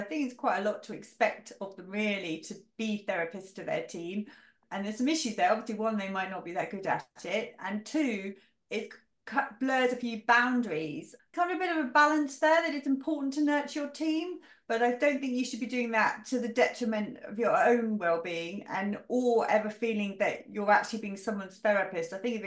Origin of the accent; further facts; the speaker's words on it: United Kingdom; Being British, I always start with a chat about the weather